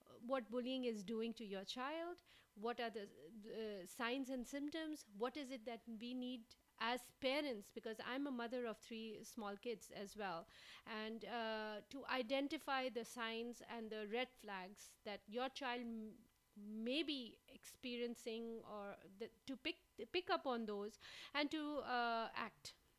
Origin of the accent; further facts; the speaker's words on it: Pakistan; as a child, I was bullied as well in school. And growing up in Pakistan